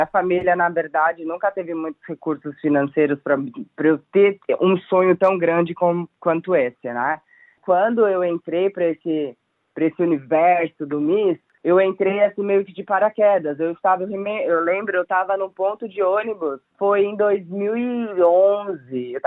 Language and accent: Portuguese; São Paulo, Brazil; now in Adelaide, Australia; eu venho de São Paulo. Então, morar no interior, para mim, era assim uma coisa, meu Deus, o que, que eu tô fazendo aqui?